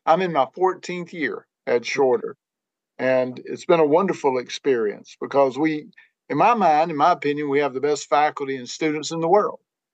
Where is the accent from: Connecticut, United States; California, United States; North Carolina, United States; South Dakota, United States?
North Carolina, United States; I'm a native North Carolinian and went to UNC for my undergraduate. So we've been in Georgia now 13 and a half years.